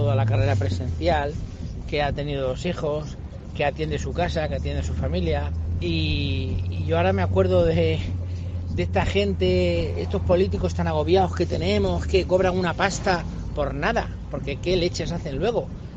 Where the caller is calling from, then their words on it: Madrid, Community of Madrid, Spain; de Madrid.